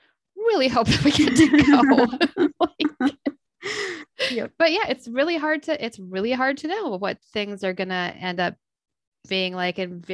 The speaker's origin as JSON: {"language": "English", "region": "Minnesota", "country": "United States", "said": "And I mentioned I'm from Minnesota, like North Central Minnesota."}